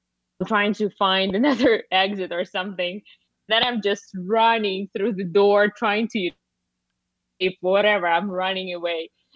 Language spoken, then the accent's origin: English; Russia; Well, I'm from Russia.